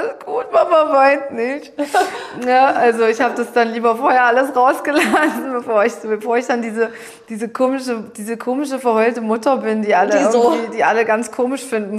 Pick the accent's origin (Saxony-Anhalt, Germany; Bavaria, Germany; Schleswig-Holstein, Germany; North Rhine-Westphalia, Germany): Saxony-Anhalt, Germany; Dessau-Roßlau; Da findet nämlich in meiner Heimatstadt Dessau-Roßlau